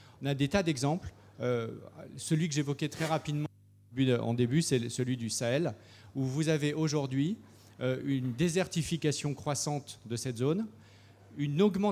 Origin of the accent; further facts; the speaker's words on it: Arras, Hauts-de-France, France; Moi, je suis d'Arras.